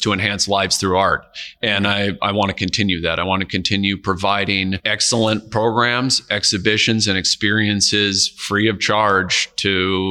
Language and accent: English; Washington Island, Wisconsin, United States; also born or lived in Madison; Born in Madison. My mom was going to UW-Madison at the time, but grew up on Washington Island.